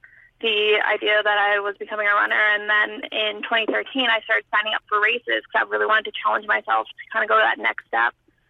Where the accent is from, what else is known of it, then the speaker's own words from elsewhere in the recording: Sudbury, Ontario, Canada; one back in my hometown of Sudbury, and then I ran Ottawa Race Weekend.